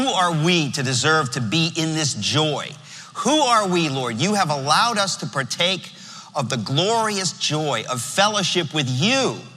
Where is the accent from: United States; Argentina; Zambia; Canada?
United States; New York; born there; I was born in New York. I live in New York. I talk fast so we can get it done.